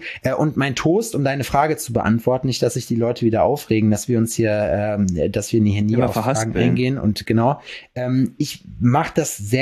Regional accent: Schalksmühle, North Rhine-Westphalia, Germany; Es gab mal in Schalksmühle, wo ich herkomme, gab es einen Bäcker

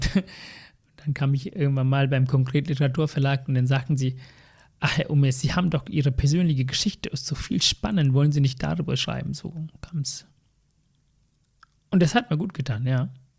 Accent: Northern Province, Sri Lanka; German is a second language; now in Germany; Aber ich komme aus dem Norden, ich bin Tamile, gehört zur Minderheit.

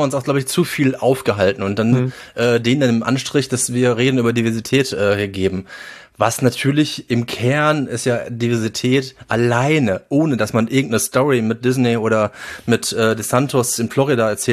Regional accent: Gelsenkirchen, North Rhine-Westphalia, Germany; ich komme aus Gelsenkirchen Bismarck, ja, und habe meiner Freizeit am liebsten am Triengamp gehangen

